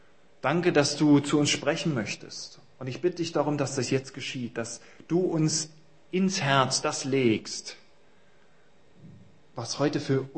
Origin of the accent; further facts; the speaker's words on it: Berlin, Germany; now in Jena, Germany; Ich komme aus Winzerla, aber nicht ursprünglich. Ich komme aus Berlin eigentlich. Bin seit 2003 hier, habe mit meiner Frau zusammen hier Theologie zu Ende studiert an der Universität hier.